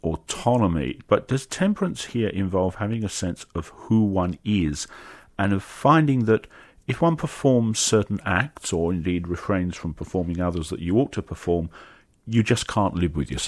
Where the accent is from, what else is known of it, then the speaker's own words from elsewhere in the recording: England, United Kingdom; what I call football because I'm English, soccer